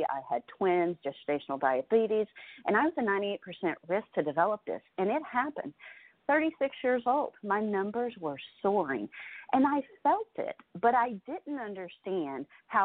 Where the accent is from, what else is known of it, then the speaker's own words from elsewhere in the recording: Arkansas, United States; Understand, I grew up in Arkansas and a small town. I grew up in a blue-collar family.